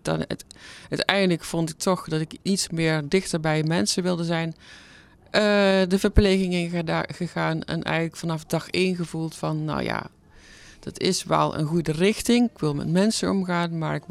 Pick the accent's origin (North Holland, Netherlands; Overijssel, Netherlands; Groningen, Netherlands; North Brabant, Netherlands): North Brabant, Netherlands; Vorstenbos; Ik kom van oorsprong uit Brabant. Uit Midden-Brabant, het hele kleine dorpje Vorstenbos tussen Udewegel. Mm-hmm. Daar heb ik de eerste 20 jaar van mijn leven doorgebracht. Gewoond en gewerkt.